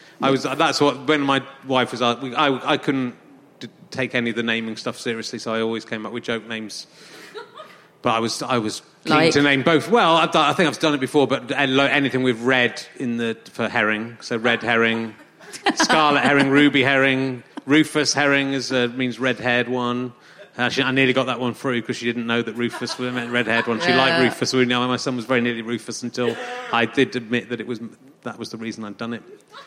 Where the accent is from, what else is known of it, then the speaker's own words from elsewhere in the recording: Yorkshire and the Humber, United Kingdom; I'm from Yorkshire.